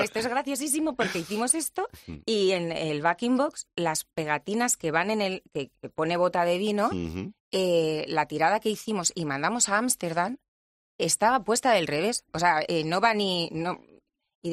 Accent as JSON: {"language": "Spanish", "town": "Zaragoza", "region": "Aragon", "country": "Spain", "said": "y además somos de Zaragoza los tres"}